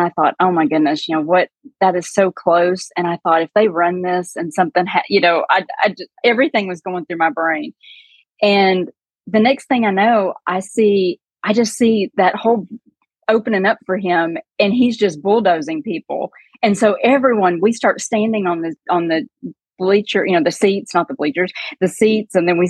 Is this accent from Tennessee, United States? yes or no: yes; Murfreesboro, Tennessee, United States; Murfreesboro.